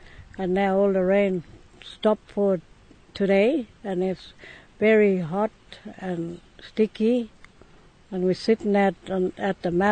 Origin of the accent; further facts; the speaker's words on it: Wujal Wujal, Queensland, Australia; I come from Wudjawudjal community. My country is sea country, Jajigal country, and also Kugunyungal country in Shipton Flat.